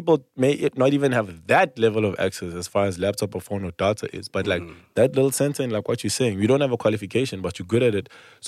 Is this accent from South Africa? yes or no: yes; South Africa; I'm from South Africa. The more South Africa they hear, the more they want to now come see